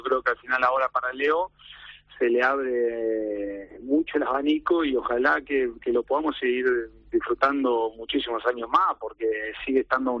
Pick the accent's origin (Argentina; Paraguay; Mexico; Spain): Argentina; como argentinos